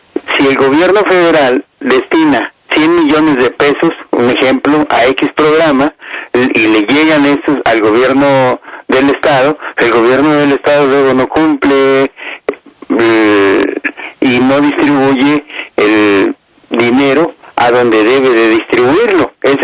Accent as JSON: {"language": "Spanish", "region": "Chihuahua", "country": "Mexico", "tie": "born there", "said": "es mi tierra, conozco Chihuahua, nací en Chihuahua"}